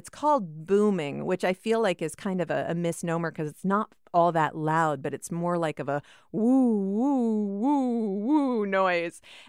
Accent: Iowa, United States; But I grew up in Iowa, and I never saw a bald eagle until I was 12 years old.

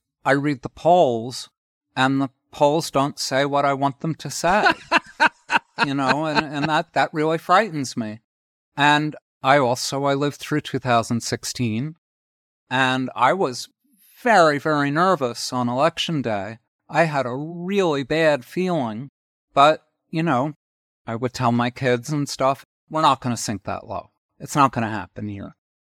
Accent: New York, United States; Well, again, I'm a New Yorker and I'm of a certain age. So I've like lived with the Trump phenomenon my whole adult life.

